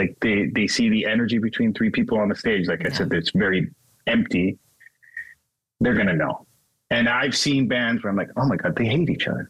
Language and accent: English; Calabria, Italy; I grew up in Calabria, so.